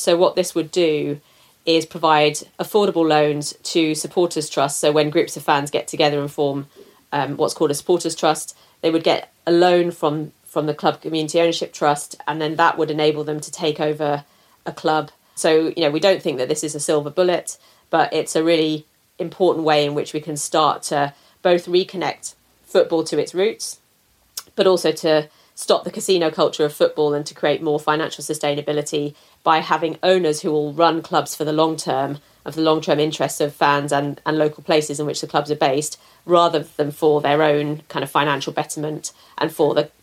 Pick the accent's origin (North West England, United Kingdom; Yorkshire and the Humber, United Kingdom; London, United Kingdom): London, United Kingdom; Wimbledon; Yeah, so I grew up in Wimbledon